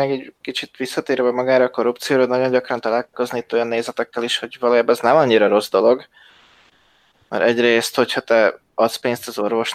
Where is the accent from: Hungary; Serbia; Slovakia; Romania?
Slovakia; mi, mint felvidéki magyarok kisebbség, két helyről is kapunk támogatásokat, a szlovák államtól is